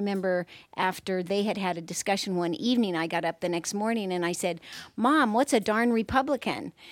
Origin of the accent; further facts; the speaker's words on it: Davis, California, United States; from Davis, California.